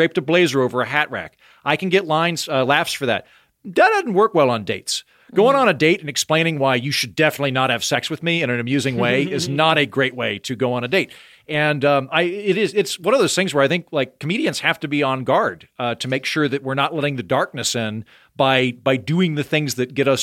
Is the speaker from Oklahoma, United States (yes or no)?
yes; Oklahoma, United States; accent: Oklahoma; I started like really leaning into my Oklahoma accent because it made me sound more baffled.